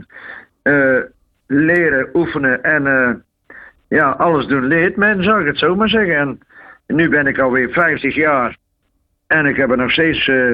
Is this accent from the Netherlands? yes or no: yes; 's-Hertogenbosch, North Brabant, Netherlands; Ik kom uit Den Bosch. Voor jullie, 's-Hertogenbosch natuurlijk. En ja, geboren en getogen Bossenaar.